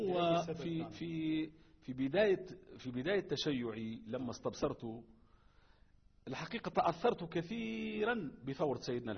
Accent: Tunisia; احنا عندنا في تونس الآن الشرطة أقل واحد عنده بكالوريا وسنتين جامعة

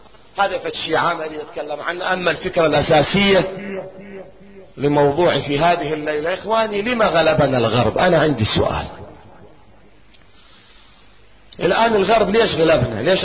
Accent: Iraq; يعني في البحرين لعله تختلف، عندنا بالعراق، بالعراق عندنا مشاعل مثلا

